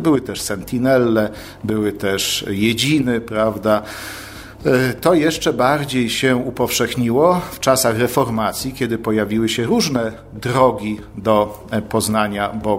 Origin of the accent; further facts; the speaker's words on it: Opole Voivodeship, Poland; Ja akurat pochodzę z diecezji opolskiej